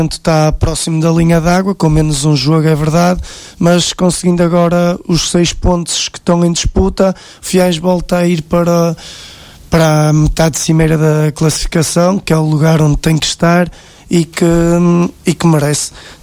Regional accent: Portugal; como português

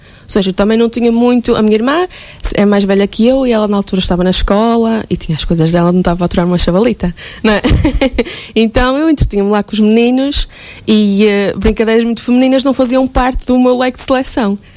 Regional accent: Grijó, Norte, Portugal; Sou de Grijó, estudei em Lamas em Artes

